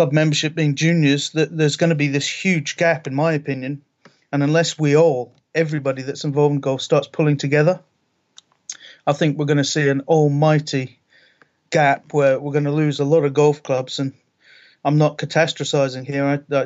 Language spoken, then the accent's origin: English; Ayr, Scotland, United Kingdom; also born or lived in Dundee; So I was brought up in Scotland, born in Dundee, and then moved to Ayr. So I was on both coasts of Scotland.